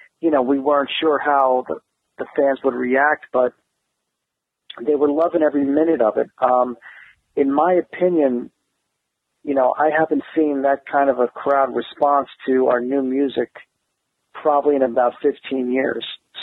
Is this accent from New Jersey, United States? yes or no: yes; New Jersey, United States; We're both from New Jersey